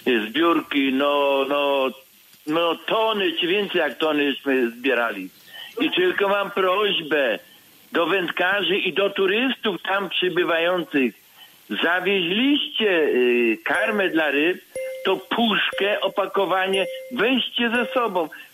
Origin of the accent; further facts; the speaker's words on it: Żagań, Lubusz Voivodeship, Poland; bo jestem z Żegania